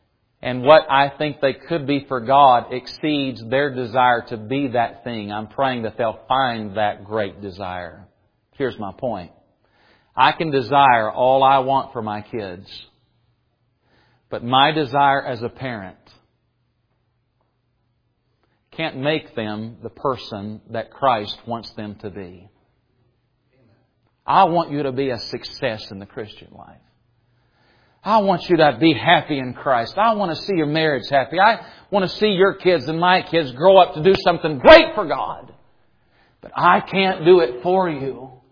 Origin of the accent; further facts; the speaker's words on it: Tennessee, United States; now I'm from East Tennessee and I could slang with the best slangers.